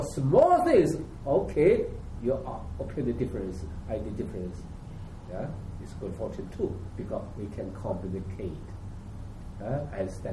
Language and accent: English; Taiwan; English is a second language; moved away as an adult; If like I come from Taiwan to here, this big change.